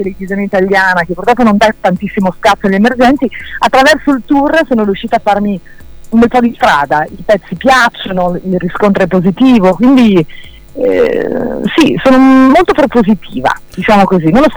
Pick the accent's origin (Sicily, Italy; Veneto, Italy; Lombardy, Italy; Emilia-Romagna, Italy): Emilia-Romagna, Italy; Bologna; io in Italia nasco, cresco, ci vivo, sono bolognese nonostante abbia un incarnato molto colorato e origini eritree